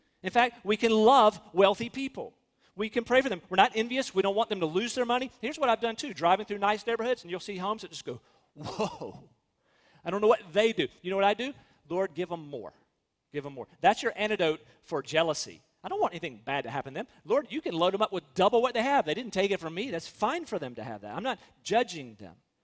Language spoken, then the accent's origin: English; North Carolina, United States; I grew up on the Edgecombe County line, on the side of the tracks. I could hear the train. I mean, I was close to downtown, but I was keenly aware that my side of town was declining.